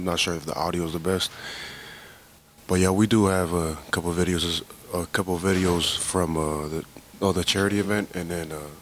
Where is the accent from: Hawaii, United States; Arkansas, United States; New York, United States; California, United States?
Hawaii, United States; I guess for me personally, growing up in Hawaii, I think it'd be pretty cool